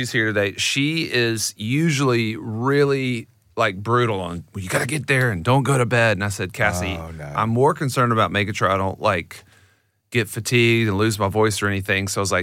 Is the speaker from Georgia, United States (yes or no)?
yes; Augusta, Georgia, United States; I grew up in Augusta, Georgia, which is the home